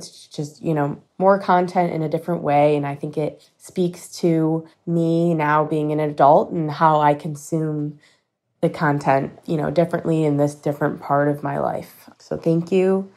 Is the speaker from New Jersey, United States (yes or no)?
no; Rochester, New York, United States; I'm from Rochester, New York